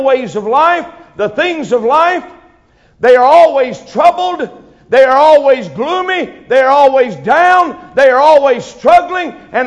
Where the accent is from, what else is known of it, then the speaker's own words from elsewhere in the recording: Winston-Salem, North Carolina, United States; I was born in Winston-Salem. I grew up in Winston-Salem.